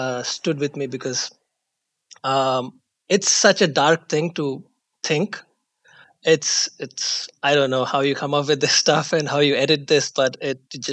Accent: India; I'm a civil engineer by profession. I am from India.

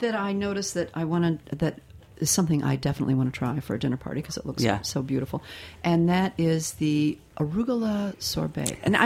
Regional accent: Midwest, United States; No, wait a minute. I'm from the Midwest, too.

